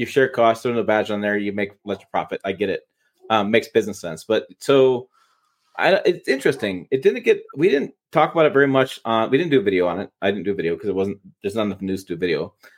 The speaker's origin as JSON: {"language": "English", "region": "Michigan", "country": "United States", "tie": "born or raised there", "said": "I grew up in Michigan, we had Myers dominated."}